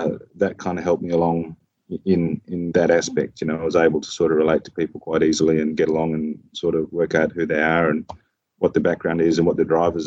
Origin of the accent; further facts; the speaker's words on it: Broome, Western Australia, Australia; being Indigenous background, growing up in Broome on the coast and, you know, areas around Broome to the north of Broome